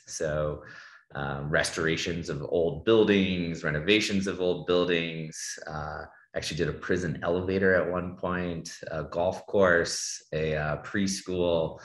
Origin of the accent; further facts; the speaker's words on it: Denver, Colorado, United States; I was born in Boulder, Colorado, and grew up in the Denver area.